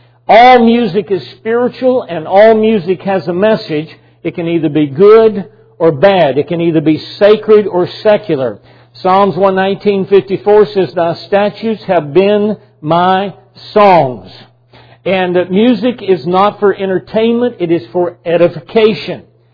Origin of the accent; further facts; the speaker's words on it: the South, United States; What has been interesting to me growing up in the South, growing up around country music